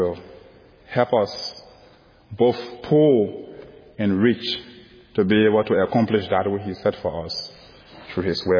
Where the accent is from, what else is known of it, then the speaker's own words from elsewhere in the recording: Liberia; from Liberia, West Africa.